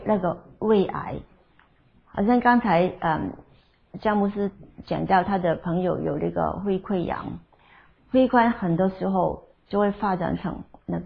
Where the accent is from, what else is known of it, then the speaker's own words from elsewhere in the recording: China; now in United States; 我们中国人在病的治疗方面是比较有福的。